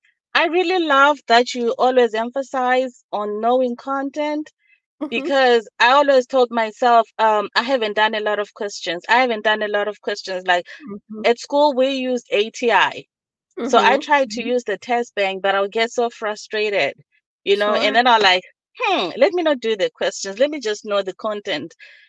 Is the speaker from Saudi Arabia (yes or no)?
no; Zimbabwe; now in Indianapolis, United States; Okay, I'm calling you from Indianapolis, but I'm originally from Zimbabwe, Southern Africa.